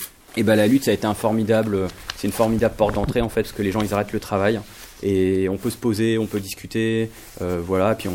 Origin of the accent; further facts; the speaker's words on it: Lille, Hauts-de-France, France; Moi, je suis lillois.